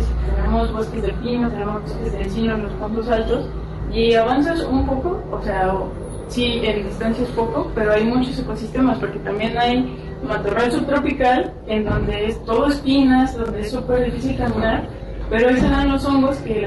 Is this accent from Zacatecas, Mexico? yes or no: yes; Zacatecas, Mexico; now in Villa Guerrero, Mexico; E incluso cuando vinieron mis papás a vivir acá, porque somos de Zacatecas